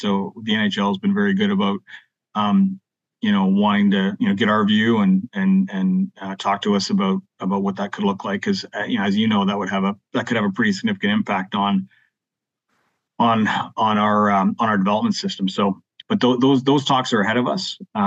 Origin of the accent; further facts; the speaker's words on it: Canada; I think, as a Canadian